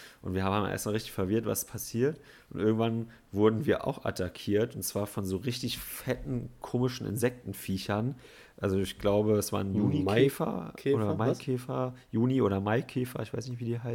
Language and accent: German; Berlin, Germany; was man halt so als Berliner macht